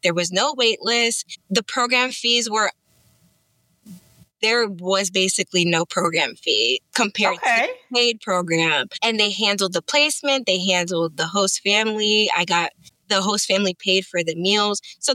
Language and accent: English; New York, United States; so I haven't lived in any other state other than New York. Like my parents born and raised in New York. My family's in New York.